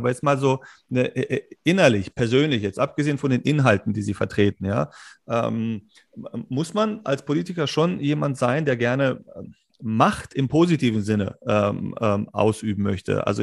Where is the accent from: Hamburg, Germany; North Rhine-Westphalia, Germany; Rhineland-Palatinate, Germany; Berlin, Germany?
Berlin, Germany; Ich bin Berliner selber